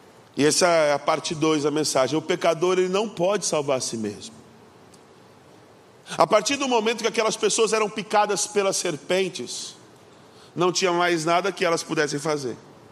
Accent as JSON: {"language": "Portuguese", "town": "Ariquemes", "region": "Rondônia", "country": "Brazil", "said": "Eu sou de Rondônia, numa cidade do interior chamada Ariquemes, e lá na minha terra o pessoal gosta muito de pescaria."}